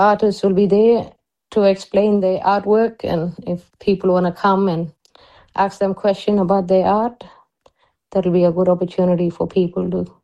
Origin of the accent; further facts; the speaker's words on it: Western Australia, Australia; I'm a Koonindi Wamajari Maru woman, and we're here in the center of Kimberley.